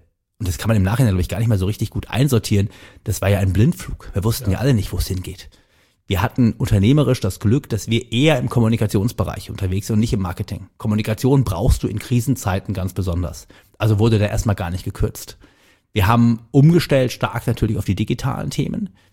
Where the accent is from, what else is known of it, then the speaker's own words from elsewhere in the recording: Cologne, North Rhine-Westphalia, Germany; born there; Ja gebürtiger Kölner